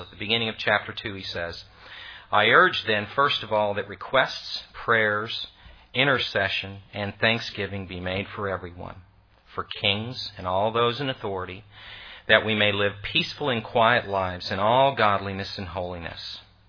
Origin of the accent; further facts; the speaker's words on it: California, United States; moved away as an adult; when I moved here from California, and I was just so strong and young in faith, I would write letters to my buddies back in California